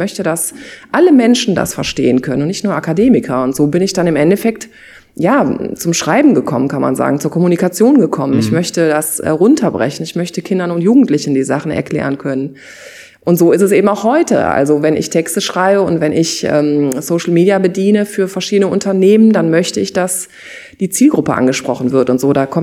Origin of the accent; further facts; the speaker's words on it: Germany; Aber ich bin eben Deutsche, ich bin Europäerin